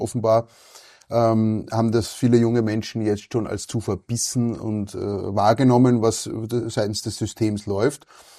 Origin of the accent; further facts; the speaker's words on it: Austria; Ich kann das als Österreicher ja sagen.